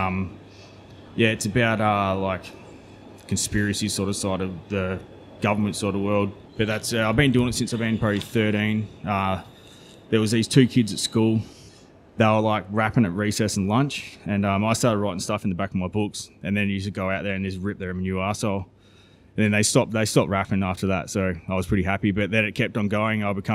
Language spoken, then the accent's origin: English; Tasmania, Australia; I'm from practically everywhere. Tasmanian Aboriginal, by the way.